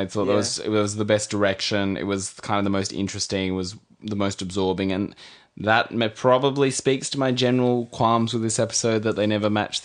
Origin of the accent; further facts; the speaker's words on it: Australia; Look, we're Australian. We don't know Native American culture that well.